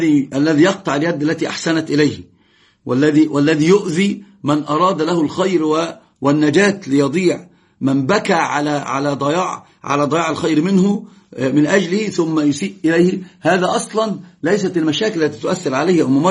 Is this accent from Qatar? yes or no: no; Egypt; accent: Egyptian; لو أحد يكلمني غير أن أنا أتكلم بلكنتي المصرية ما يعرف أنا إيش